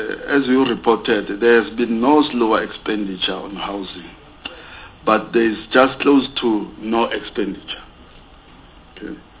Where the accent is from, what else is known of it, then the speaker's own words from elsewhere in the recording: KwaZulu-Natal, South Africa; I come from KwaZulu-Natal